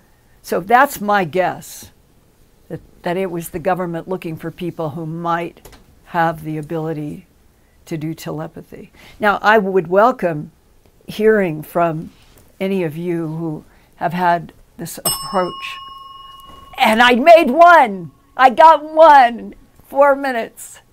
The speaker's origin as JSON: {"language": "English", "country": "United States", "said": "where I was staying as an American with this small group in Cusco"}